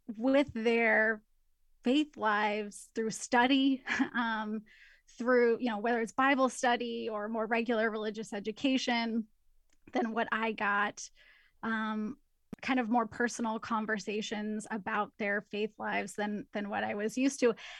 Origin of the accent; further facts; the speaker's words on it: Seattle, Washington, United States; I grew up in the Seattle area, which is known for being quite secular